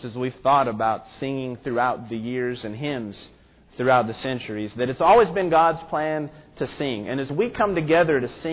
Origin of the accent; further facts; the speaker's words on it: Germantown, United States; I can remember a woman when I was growing up in Germantown talking to us about what it was like.